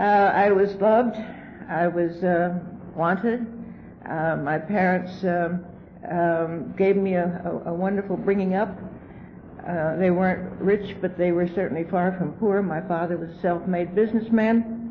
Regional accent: Kingston, Pennsylvania, United States; born there; I was born in Kingston, Pennsylvania, which is across the Susquehanna River, and I'm an only child.

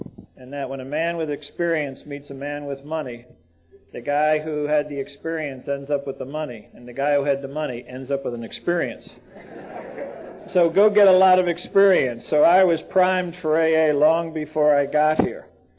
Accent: Brooklyn, New York, United States; As I said, I grew up in Brooklyn, and it was one of those neighborhoods you say, how far is it to the subway?

